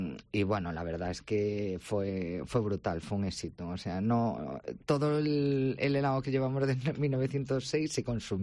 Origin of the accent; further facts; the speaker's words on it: Ourense, Galicia, Spain; somos de Ourense, que hay más ourensano que nuestras aguas termales